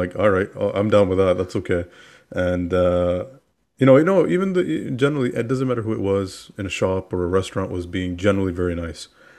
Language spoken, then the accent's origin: English; Canada; But he was so adamant that he could tell I wasn't. I said I was from Canada.